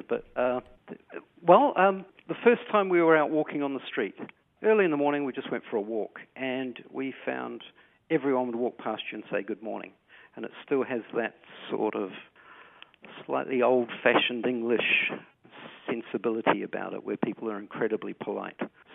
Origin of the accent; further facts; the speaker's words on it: Auckland, New Zealand; I'm a Westie from West Auckland. I went to school in Ponsonby, a place called St. Paul's College, which was a really Polynesian melting pot in those days. We had a great time there, and went to Auckland Uni.